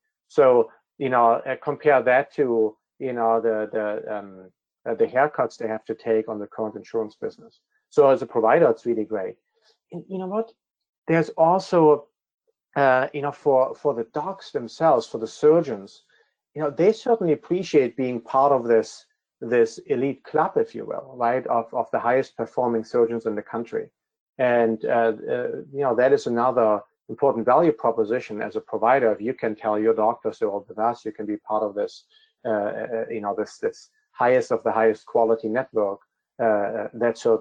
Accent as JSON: {"language": "English", "country": "Germany", "said": "I'm originally from Germany"}